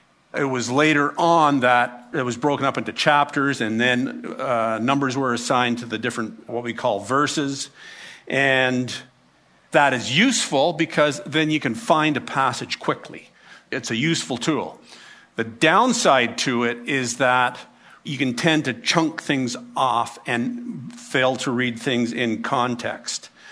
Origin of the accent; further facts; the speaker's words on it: Canada; And while we are Canadian, our allegiance is to Jesus.